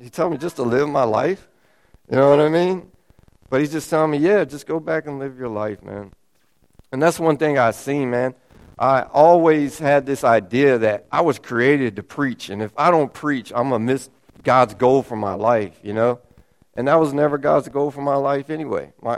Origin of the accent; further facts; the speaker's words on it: North Carolina, United States; now in Louisiana, United States; I'm from North Carolina. Now I'm in Louisiana. You know what I mean? I'm in Louisiana, and I'm sitting here preaching to y'all.